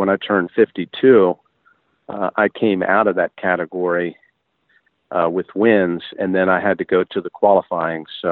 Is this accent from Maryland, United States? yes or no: yes; Frederick, Maryland, United States; We would go growing up in Frederick, Maryland, just outside of Baltimore and Washington.